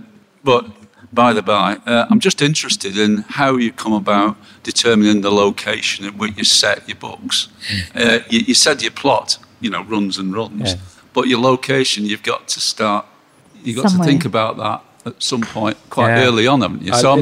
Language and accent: English; England, United Kingdom; I'm from England, Manchester and Nottingham.